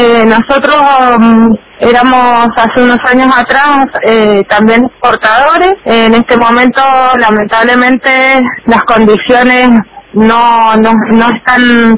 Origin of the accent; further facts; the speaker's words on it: Mendoza, Argentina; soy de Mendoza.